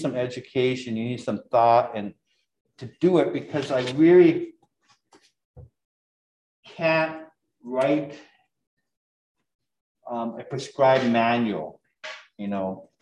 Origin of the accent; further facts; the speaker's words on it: Michigan, United States; And I grew up in Northern Michigan. I grew up out east.